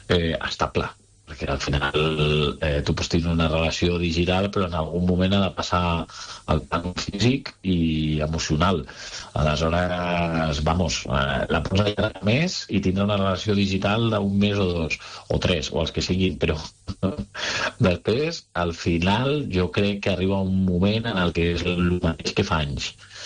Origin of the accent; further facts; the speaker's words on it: Catalonia, Spain; Jo sóc català, vaig créixer amb TV3